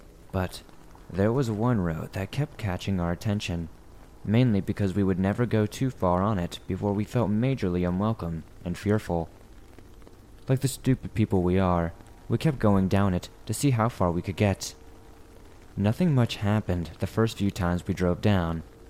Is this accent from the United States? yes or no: yes; New England, United States; My father and I spent many an hour in the woods while growing up in New England, hunting, hiking, fishing, and camping.